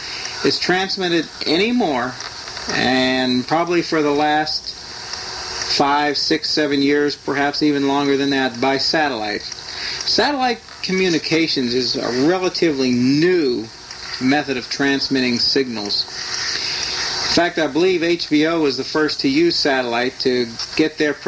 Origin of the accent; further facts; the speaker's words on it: Pittsburgh, Pennsylvania, United States; my hometown of Pittsburgh